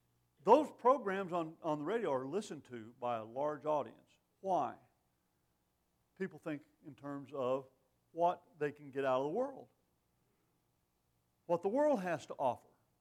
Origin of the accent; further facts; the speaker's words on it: Arizona, United States; also born or lived in Texas; I'm from Texas. I look at things like Texans look at things. Actually, I was raised in Arizona, so I'm probably more Arizonan than I am Texan.